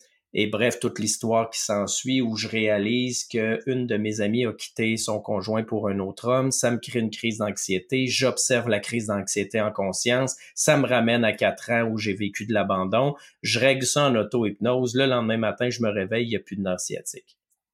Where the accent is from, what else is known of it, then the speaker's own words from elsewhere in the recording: Loretteville, Quebec, Canada; Ah, Loretteville, parce que moi, j'ai grandi à Loretteville.